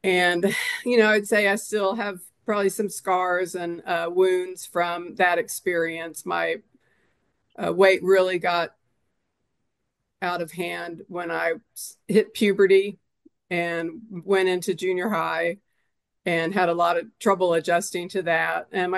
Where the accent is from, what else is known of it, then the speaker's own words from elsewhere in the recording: Tulsa, Oklahoma, United States; I'm the youngest of three kids. I was raised here in Tulsa to an engineer and a housewife who worked.